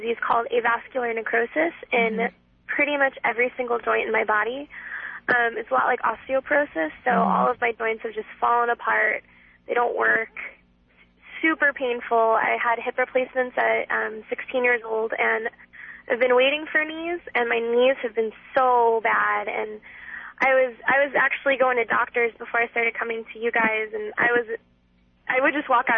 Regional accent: New Jersey, United States; Okay, well, I'm from New Jersey, and I'm 21, and I go to school at Azusa Pacific for psychology

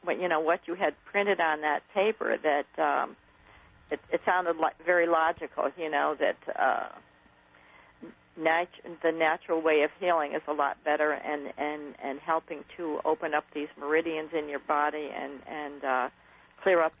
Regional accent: Port St. Lucie, Florida, United States; I'm from Port St. Lucie, Florida.

